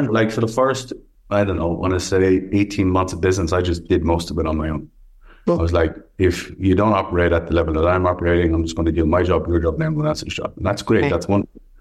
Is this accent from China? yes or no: no; Ireland; So I grew up in Ireland and we had a pub.